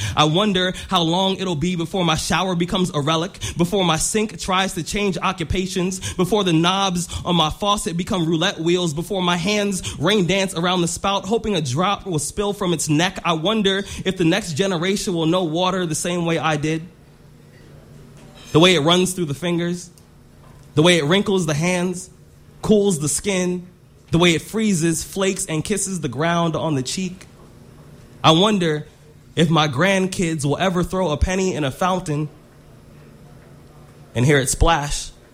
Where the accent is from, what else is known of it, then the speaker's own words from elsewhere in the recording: California, United States; I'm born and raised in California, and here our models and our rivers look like they're both on the same diet.